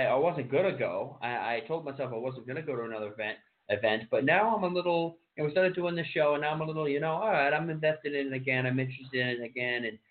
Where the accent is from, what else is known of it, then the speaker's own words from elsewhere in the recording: Albany, New York, United States; WWE is going to be in my hometown, Albany, New York, so I'm going to be sort of switching roles with you.